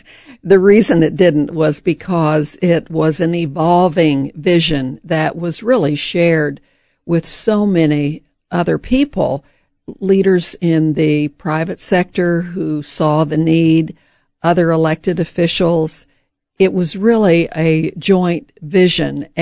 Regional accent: St. Joseph, Missouri, United States; I grew up in St. Joseph, Missouri.

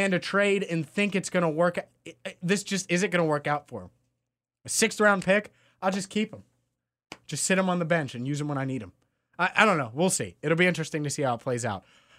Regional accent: Cincinnati, Ohio, United States; I'm from Cincinnati.

